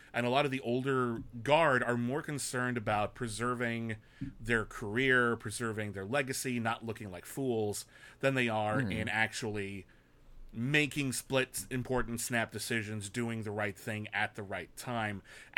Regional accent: United States; That's my view as an American.

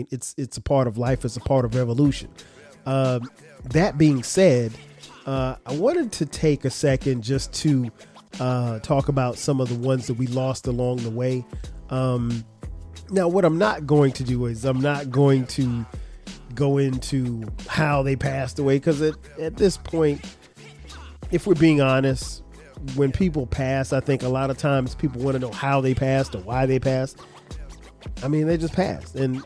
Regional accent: Florence, South Carolina, United States; that concert actually happened to be in my hometown of Florence, South Carolina, at Wilson High School.

